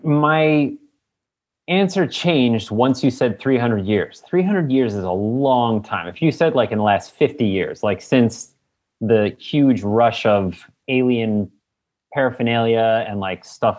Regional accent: Chicago, Illinois, United States

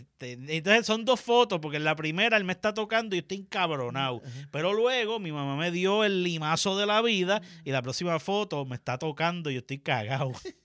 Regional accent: Puerto Rico; han luchado por defender nuestra identidad como puertorriqueños

